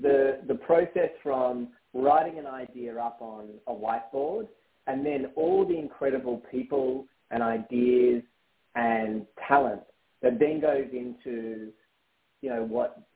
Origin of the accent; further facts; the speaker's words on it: Australia; You know, I grew up in Australia, as you can probably tell by my accent.